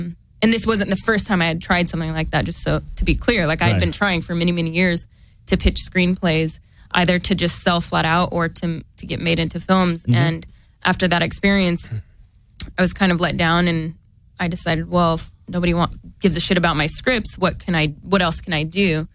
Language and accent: English; Sacramento, California, United States; I grew up in Sacramento.